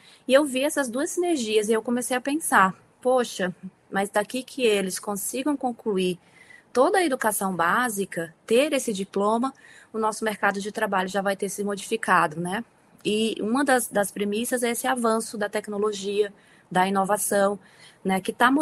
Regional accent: Quixadá, Ceará, Brazil; eu venho do Ceará, na verdade, do sertão do Ceará, né? Eu venho da cidade de Quixadá, né? Uma terra de semiárido. Eu costumo dizer que meu bioma é a Caatinga, né? Que vem desse contexto árido, dessa vivência dos povos nordestinos, né? Então, eu venho dessa região, sou do Ceará com muito orgulho.

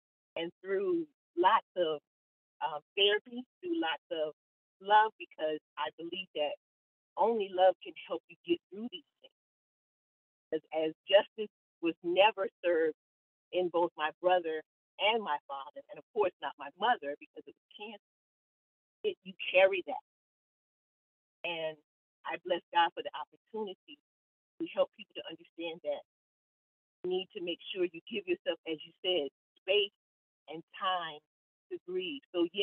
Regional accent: Seattle, Washington, United States; now in Norfolk, United States; I live in Norfolk, but I am originally from Seattle.

